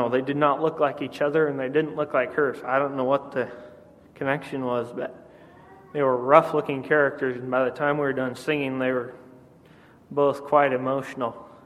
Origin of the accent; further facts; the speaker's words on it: Scotia, Nebraska, United States; from Scotia, Nebraska